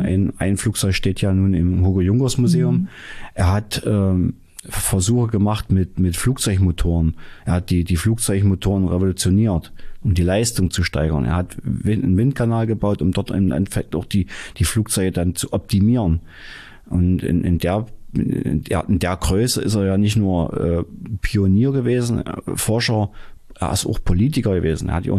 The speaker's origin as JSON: {"language": "German", "town": "Dessau", "region": "Saxony-Anhalt", "country": "Germany", "tie": "born there", "said": "Ich bin ja Dessau. Ich bin ja in Dessau geboren."}